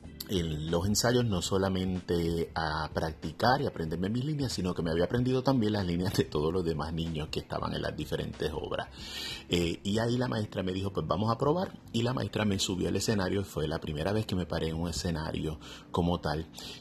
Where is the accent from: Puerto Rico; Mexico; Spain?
Puerto Rico; Adjuntas; donde yo vivía allá en mi pueblito en Puerto Rico, en Adjuntas, en el centro de la isla.